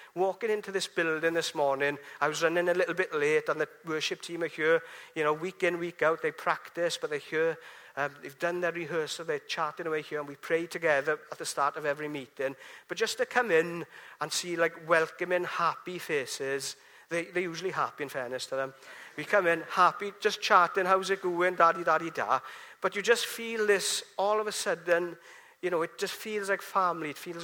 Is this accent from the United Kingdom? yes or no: yes; Llanelli, Wales, United Kingdom; But I was brought up in Llanelli. Mother, father, great people brought me up, very kind, and two brothers as well.